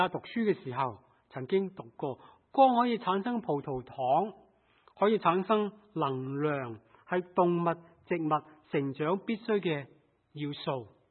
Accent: Hong Kong; 正如好像我们香港人，我们很自豪香港这个城市是东方之珠，是东方灿烂的明珠

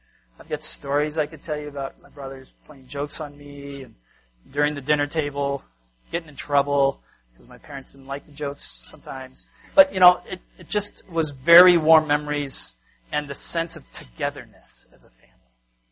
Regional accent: Massachusetts, United States; I remember the meals I had together with my family growing up in Massachusetts. My parents came from the Midwest

